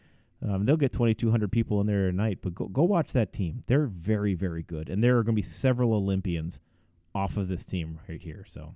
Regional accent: Stevens Point, Wisconsin, United States; because I grew up in Point, as you know, and when the UW-Superior would come down, UWS and UWSP would play each other

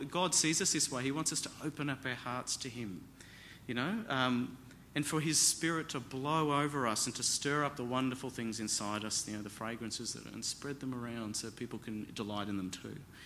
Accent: Australia; we're Aussie blokes here

